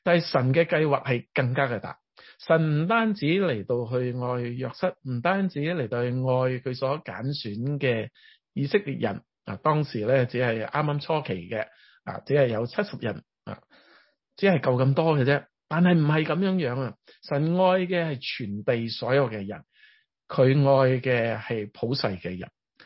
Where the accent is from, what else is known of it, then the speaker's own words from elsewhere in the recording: China; 神造我哋係中國人，我哋愛返中國人是应该的